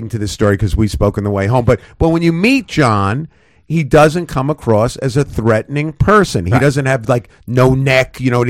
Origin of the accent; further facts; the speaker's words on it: Brooklyn, New York, United States; growing up in Brooklyn myself and going to a public school